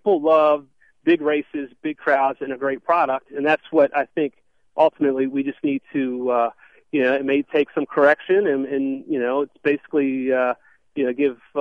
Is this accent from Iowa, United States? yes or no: no; Maryland, United States; we're Maryland guys. We're 10 minutes from Pimlico, and this historic race that dates back to 1919.